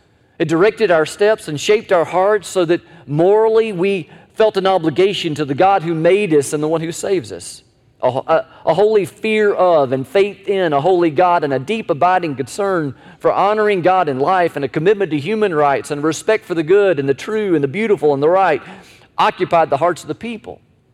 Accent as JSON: {"language": "English", "town": "Tallahassee", "region": "Florida", "country": "United States", "tie": "born or raised there", "also_born_or_lived": "Jacksonville / New York", "said": "I was born in Jacksonville, Florida, lived for a short time in New York, grew up in Tallahassee, and have called this home for nearly 27 years"}